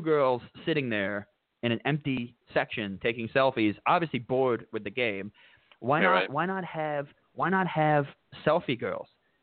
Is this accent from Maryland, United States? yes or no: no; New York, United States; accent: Long Island; I have the Long Island thing, but I also have the everyone around here asked me if I'm from New England because I sort of have – I picked up –